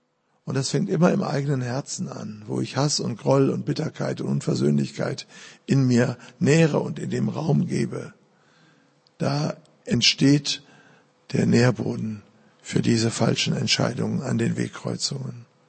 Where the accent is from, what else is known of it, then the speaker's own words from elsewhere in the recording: Duisburg, North Rhine-Westphalia, Germany; ich komme ja aus Duisburg